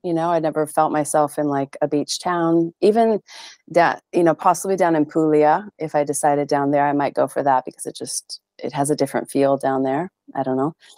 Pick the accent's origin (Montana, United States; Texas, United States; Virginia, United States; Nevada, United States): Montana, United States; moved away as an adult; now in Portland, United States; growing up in Montana, I never felt at home. I never felt like it was my place. I always felt out of place. Like I don't belong here. I never really wanted to live there. Like, and I actually moved, to Portland with my family at the age of 18.